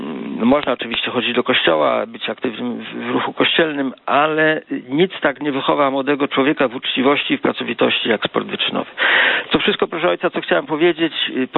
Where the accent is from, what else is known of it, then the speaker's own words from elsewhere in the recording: Wrocław, Lower Silesian Voivodeship, Poland; now in Toronto, Canada; Ja mieszkam w Toronto, a jakkolwiek pochodzę z Wrocławia.